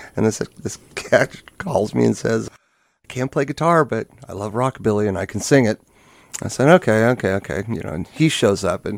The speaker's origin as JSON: {"language": "English", "town": "San Diego", "region": "California", "country": "United States", "tie": "born or raised there", "said": "Tybee Island today reminds me of growing up in San Diego in the 70s."}